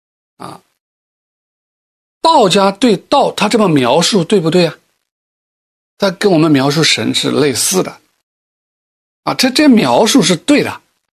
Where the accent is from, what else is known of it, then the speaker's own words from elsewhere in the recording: China; 我们中国人叫做道，对吧？